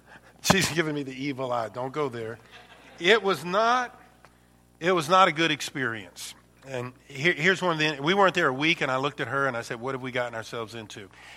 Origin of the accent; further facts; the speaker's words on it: Rockford, Illinois, United States; that's where we came from when we came here. We came from Rockford, Illinois.